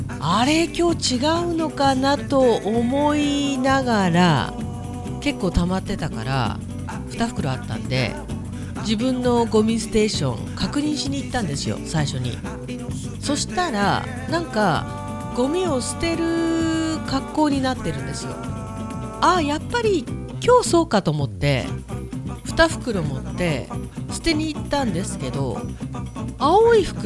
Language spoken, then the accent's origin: Japanese; Hokkaido, Japan; 私はね、根っからのどさんこだよね。